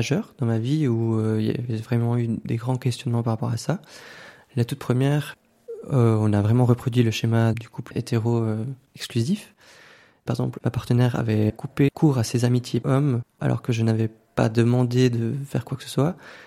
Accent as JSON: {"language": "French", "region": "Valais", "country": "Switzerland", "tie": "born or raised there", "said": "j'ai 31 ans maintenant. J'ai grandi dans le Chablais valaisan. J'ai grandi dans une famille d'immigrés de l'ouest de l'Europe, donc Portugal et Espagne. Donc avec vraiment des valeurs très chrétiennes."}